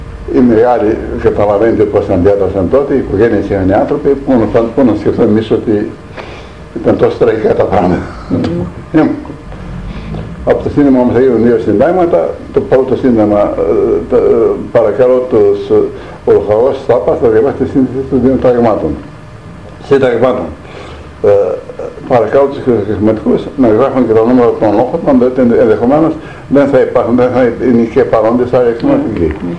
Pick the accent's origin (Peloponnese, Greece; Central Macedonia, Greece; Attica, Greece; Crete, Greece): Central Macedonia, Greece; Serres; born there; Εδώ στο Σέρες.